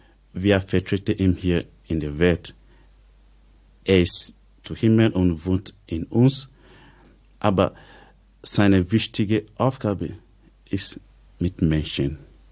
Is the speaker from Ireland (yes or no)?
no; Nigeria; German is a second language; Bei uns in Nigeria, wenn ich nichts zu tun habe in meiner Freizeit, ich gehe raus mit der Bibel, ich gehe auf die Straße